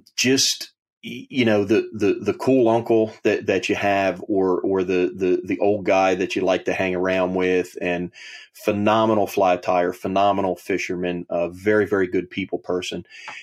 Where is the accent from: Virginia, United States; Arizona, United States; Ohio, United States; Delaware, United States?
Delaware, United States; So I was born in Delaware, and I actually live, well, unfortunately, both my parents have passed away, but I live in the same town that I grew up